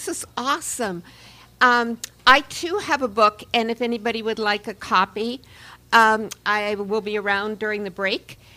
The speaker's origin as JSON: {"language": "English", "town": "Erie", "region": "Pennsylvania", "country": "United States", "tie": "born or raised there", "said": "a wedding in my hometown up in Erie"}